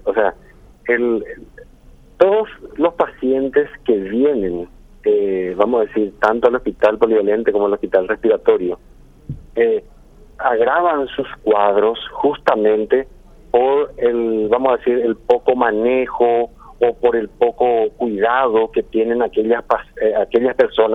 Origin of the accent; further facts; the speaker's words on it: San Lorenzo, Central, Paraguay; also born or lived in Asunción; Yo soy de Asunción, nacido en Asunción, detrás del Colegio Nacional de la Capital, y malcriado en San Lorenzo, casi 26 años estuve trabajando ahí